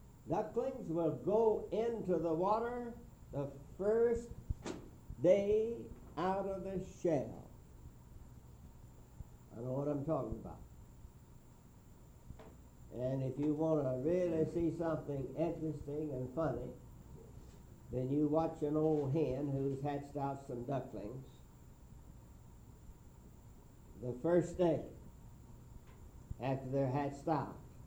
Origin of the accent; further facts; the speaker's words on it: Arkansas, United States; born there; I was born in Arkansas, but I don't have to stay in Arkansas.